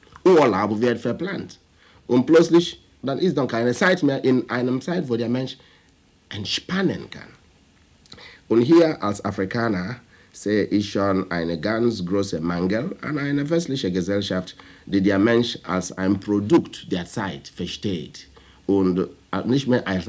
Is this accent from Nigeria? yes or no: yes; Nigeria; first language Igbo; German is a second language